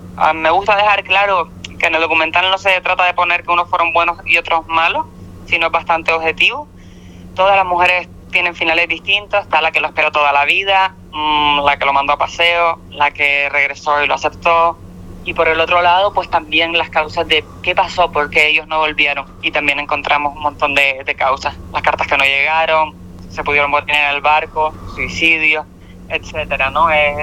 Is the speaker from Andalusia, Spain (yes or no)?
no; Arucas, Canary Islands, Spain; comenzando en Arucas, que yo soy de Arucas, de Gran Canaria, de las mujeres que se quedaron.